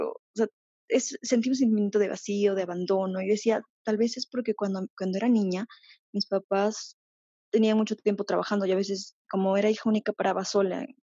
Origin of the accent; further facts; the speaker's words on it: Peru; Yo soy de Perú.